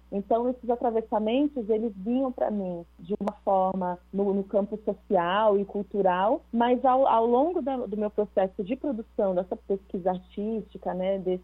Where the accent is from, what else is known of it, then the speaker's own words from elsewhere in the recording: São Paulo, Brazil; Eu cresci, eu nasci em São Paulo, nasci, morei a maior parte da minha vida na periferia de São Paulo.